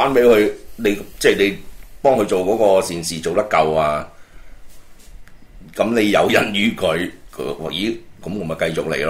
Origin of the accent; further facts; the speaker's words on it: China; 我是中國人